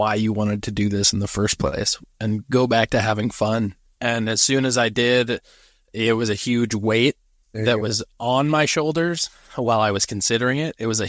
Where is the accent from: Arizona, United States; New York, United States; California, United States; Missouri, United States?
California, United States; Santa Cruz; It was sold out show, which was just amazing. Especially thanks in part to … also my hometown.